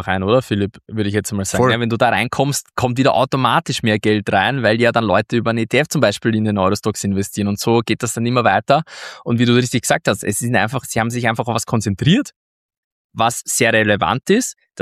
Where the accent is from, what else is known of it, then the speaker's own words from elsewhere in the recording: Austria; das gefällt mir natürlich als Österreicher sehr gut